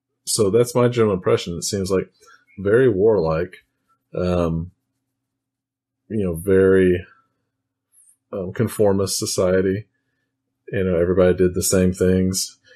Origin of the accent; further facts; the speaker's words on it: Texas, United States; Oh, that's me. I am from Texas, still here today recording this.